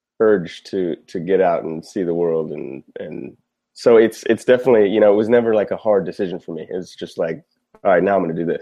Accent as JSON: {"language": "English", "country": "U.S. Virgin Islands", "tie": "born or raised there", "said": "even when I was growing up in St. Croix, my mother was, she's very much like push me out of the nest, you know?"}